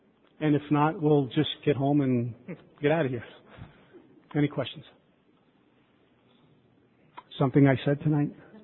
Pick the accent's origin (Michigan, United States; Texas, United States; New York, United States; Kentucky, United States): New York, United States; Brooklyn; I'm from Brooklyn. What am I doing in Maryland?